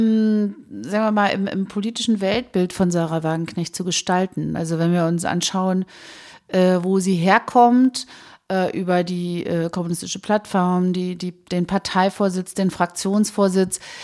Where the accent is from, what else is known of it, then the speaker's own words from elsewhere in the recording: Berlin, Germany; Ich komme ja auch eigentlich aus dem Prenzlauer Berg und lebe im ländlichen Bereich